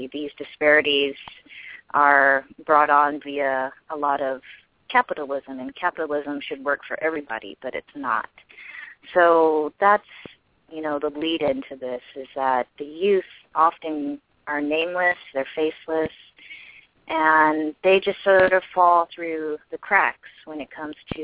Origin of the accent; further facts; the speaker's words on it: Cleveland, Ohio, United States; born there; No, I was born in Cleveland